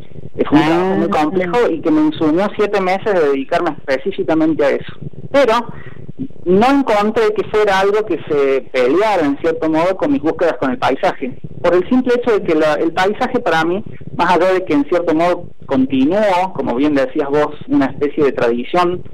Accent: Córdoba, Argentina; siendo cordobés y viviendo en Córdoba, porque el paisaje lo invade todo.

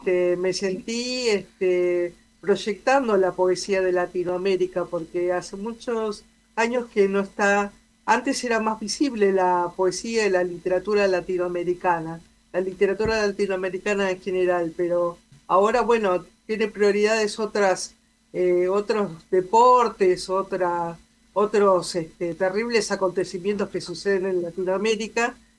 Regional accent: Argentina; los argentinos no estamos valorando a nuestros propios poetas

